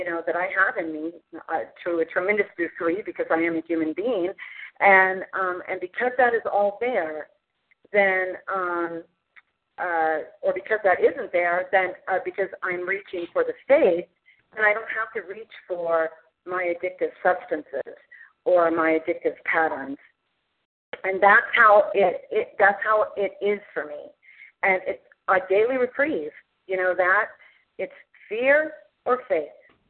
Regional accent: California, United States; I'm from California and newly recovered.

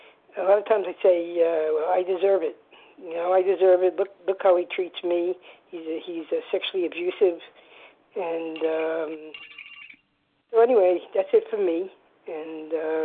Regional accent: New York, United States; from New York. Glad to be here.

